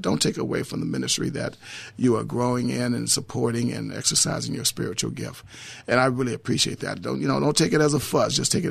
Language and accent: English; Inglewood, California, United States; I grew up in Inglewood. I worked for the city hall since I was 16 years old, and I grew up to be a young man there.